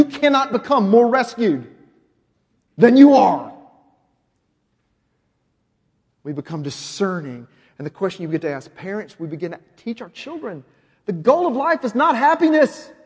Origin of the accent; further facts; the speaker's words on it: Little Rock, Arkansas, United States; I remember hearing a story growing up in Little Rock about this doctor that everybody knew in church